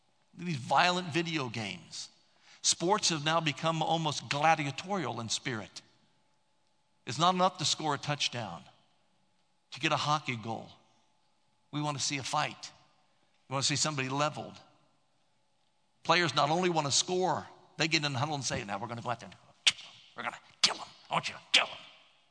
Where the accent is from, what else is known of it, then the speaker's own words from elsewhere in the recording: Columbus, Ohio, United States; when I was a little boy growing up in Columbus, Ohio.